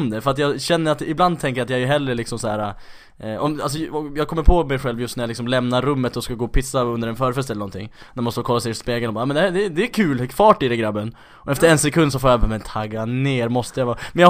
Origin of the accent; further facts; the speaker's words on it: Skellefteå, Västerbotten County, Sweden; Det fanns en man i Skellefteå där jag kommer ifrån